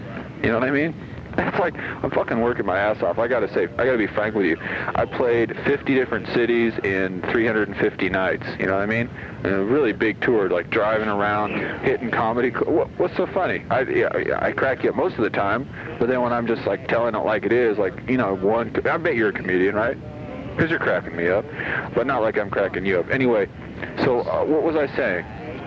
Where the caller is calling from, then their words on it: Toronto, Ontario, Canada; Hey, we're calling from Toronto tonight.